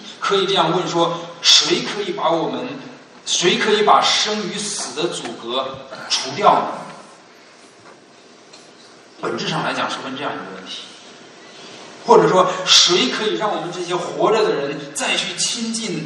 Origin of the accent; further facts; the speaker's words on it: China; 他们不是像我们中国人的坟墓是在地底下挖个坑